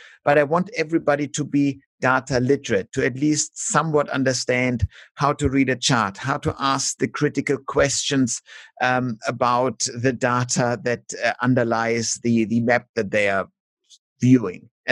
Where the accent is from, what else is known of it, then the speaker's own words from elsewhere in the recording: Australia; now in Germany; what I now as an Australian think of being basic for Germany, is rather difficult.